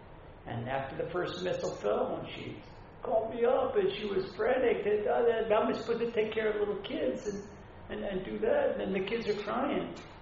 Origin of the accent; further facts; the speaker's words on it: Ashdod, Southern District, Israel; between 11 p.m. and 12 p.m. last night in my hometown of Ashdod, 12 landed.